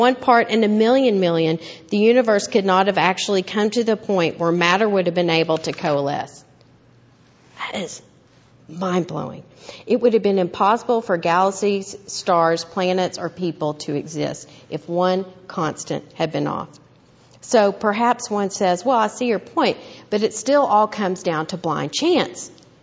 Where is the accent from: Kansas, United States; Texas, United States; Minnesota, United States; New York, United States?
Texas, United States; I'm from East Texas.